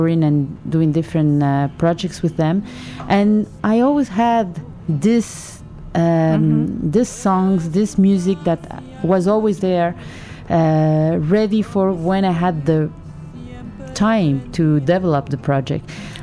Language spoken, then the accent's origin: English; Buenos Aires, Argentina; also born or lived in Montevideo, Uruguay; now in Montreal, Canada; I'm Uruguayan born. I grew up in Buenos Aires. I was born in Montevideo, Uruguay, and I grew up in Buenos Aires. And I've been living in Montreal, Quebec for the last almost 30 years. So I grew up most of my life here.